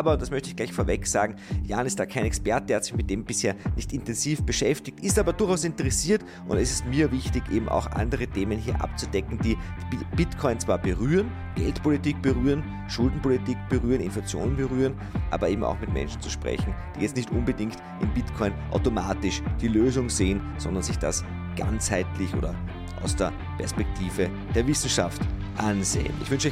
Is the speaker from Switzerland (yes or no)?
no; Austria; bei uns in Österreich